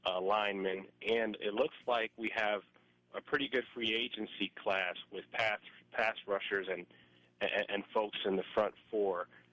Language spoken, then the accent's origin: English; New York, United States; moved away; especially for me, pretty much growing up in New York and moving down here, you know, to find work.